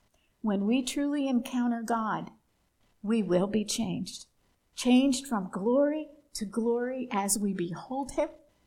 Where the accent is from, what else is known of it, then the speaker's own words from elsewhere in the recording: New Jersey, United States; And of course, that piqued my interest since I'm from New Jersey.